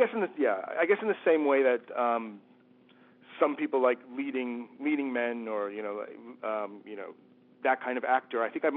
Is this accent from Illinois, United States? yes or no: no; Queensbury, New York, United States; moved away as an adult; also born or lived in Glens Falls / Prague / England; now in Berlin, Germany; I mean, I grew up in Queensbury. I was born in Glens Falls. And I think quite recently I realized that I've been living in Europe for the last 20 years. I live in Berlin now. I lived in Prague and England before that.